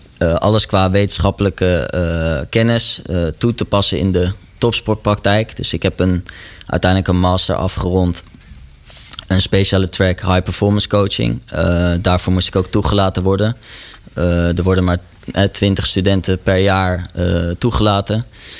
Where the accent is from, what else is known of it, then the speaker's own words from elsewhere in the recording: Bennekom, Gelderland, Netherlands; also born or lived in Zwolle; Omdat ik studeerde in Amsterdam aan de VU. En daarvoor opgegroeid in Bennekom. Ik ben wel geboren in Zwolle.